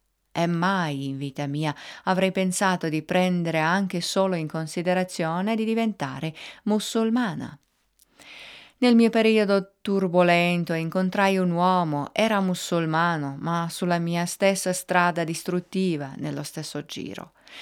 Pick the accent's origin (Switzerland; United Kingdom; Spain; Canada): United Kingdom; England; i miei genitori sono italiani, e poi mio padre siciliano e mia madre del nord, ma sono nata e cresciuta in Inghilterra.